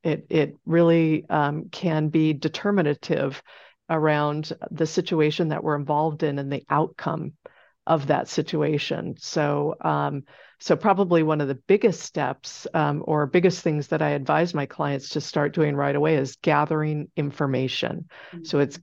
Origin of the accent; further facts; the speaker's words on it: Seattle, Washington, United States; So first of all, I'm a native of the Northwest. So I grew up in and around the Seattle area and continue to enjoy all that it offers. I live in the Capitol Hill neighborhood with my husband.